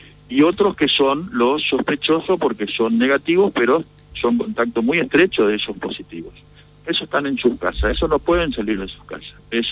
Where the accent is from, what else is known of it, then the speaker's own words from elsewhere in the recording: Argentina; Somos todos los argentinos